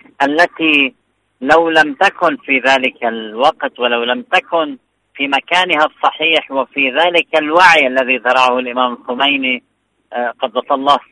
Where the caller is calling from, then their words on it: Lebanon; أنا أحدثكم من لبنان،